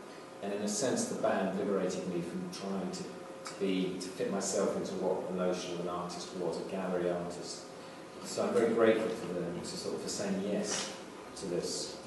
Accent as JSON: {"language": "English", "region": "London", "country": "United Kingdom", "tie": "born or raised there", "said": "as a child, as a young person growing up in Britain."}